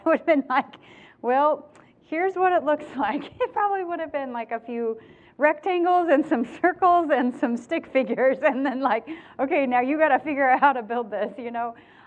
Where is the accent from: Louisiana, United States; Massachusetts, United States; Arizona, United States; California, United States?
California, United States; I'm a Californian at heart, and I don't know that that's ever going to change.